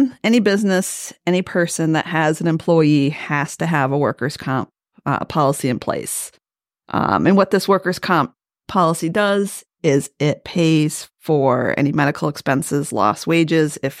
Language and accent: English; Northampton, Massachusetts, United States; Well, I am locally from the area. I grew up in Northampton.